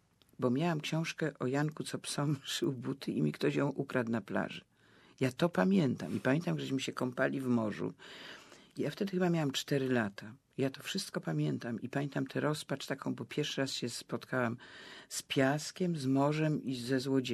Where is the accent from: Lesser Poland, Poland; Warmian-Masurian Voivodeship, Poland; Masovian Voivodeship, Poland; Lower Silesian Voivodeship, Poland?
Lower Silesian Voivodeship, Poland; Legnica; born there; jak się urodziłam w Legnicy przez przypadek, bo ja miałam się w Krakowie urodzić, ale tam rodzina była.